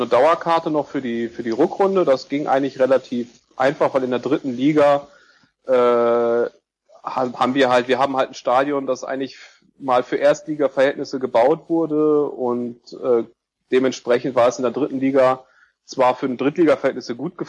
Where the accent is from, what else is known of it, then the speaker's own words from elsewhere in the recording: Bielefeld, North Rhine-Westphalia, Germany; also born or lived in Hamburg; ich bin im Januar nach 6,5 Jahren Hamburg wieder zurück in meine Heimatstadt Bielefeld zurückgekehrt.